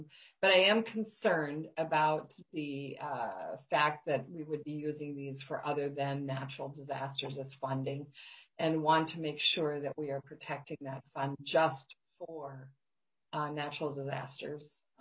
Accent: North Dakota, United States; I come from both Representative Burkle and I come from the Red River Valley, where we often struggle with floods.

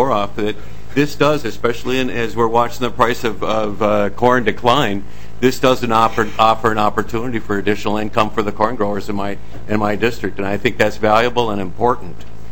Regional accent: North Mankato, Minnesota, United States; I believe strongly that that impacts my hometown of North Mankato and Mankato

